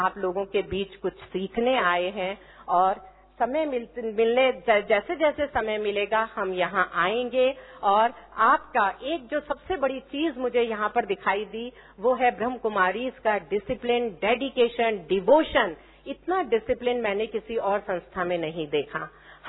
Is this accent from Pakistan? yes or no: no; Rajasthan, India; क्योंकि मैं राजस्थान में ही पली बड़ी हुई हूँ, यहीं पे मेरे पिताजी सर्विस किया करते थे